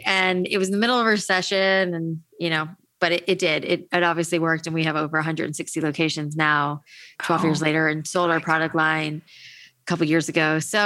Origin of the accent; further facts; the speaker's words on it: Florida, United States; I have naturally curly hair. I grew up in Florida, a lot of humidity.